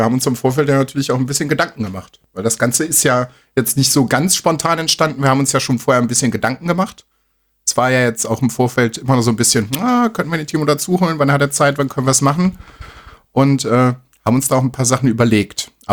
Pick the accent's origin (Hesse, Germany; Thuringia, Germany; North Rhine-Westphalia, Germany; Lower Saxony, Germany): North Rhine-Westphalia, Germany; Bei uns in Nordrhein-Westfalen war es Erdkunde, wie es jetzt neuerdings in Berlin ist.